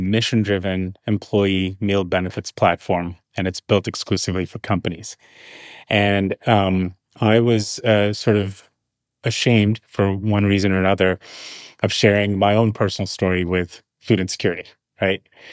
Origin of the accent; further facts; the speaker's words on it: New York City, New York, United States; growing up in New York City, I saw my parents struggle. You know, it's like the immigrant sort of hustle, right? You grow up in New York City.